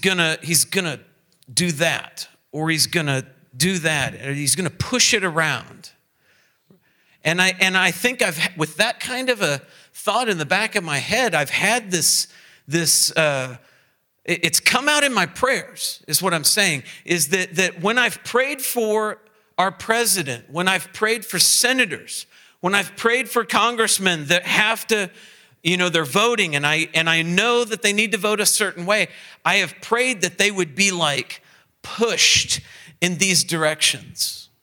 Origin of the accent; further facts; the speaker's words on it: Indiana, United States; And I'm from Indiana, I know what flat looks like.